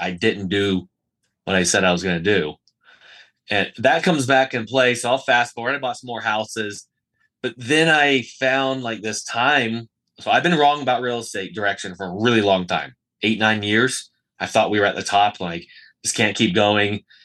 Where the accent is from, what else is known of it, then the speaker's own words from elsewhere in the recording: Plant City, Florida, United States; And I am from Plant City, Florida. Winter Starway Capital of the World. It's actually going on right now. It's in between Tampa and Orlando. It's a little town. Grew up there, Florida native.